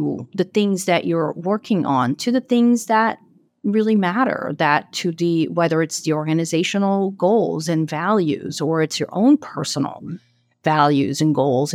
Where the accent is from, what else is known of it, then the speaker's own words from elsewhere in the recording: Brazil; moved away as an adult; I am originally from Brazil. Like I said, my whole family's there. I came here a couple of years into college. I got a scholarship and came, ended up staying